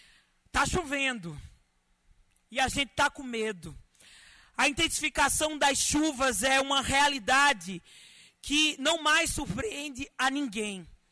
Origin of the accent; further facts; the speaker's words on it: Pernambuco, Brazil; Um deputado que vem lá da minha região, do Agreste Pernambucano, fortalecido nesse momento.